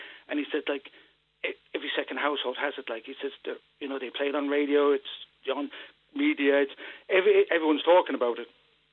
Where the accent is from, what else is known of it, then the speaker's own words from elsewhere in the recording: Cork, Munster, Ireland; moved away as an adult; Well, I qualified after going to Mayfair Community School here in Cork. I qualified as a teacher in UCC.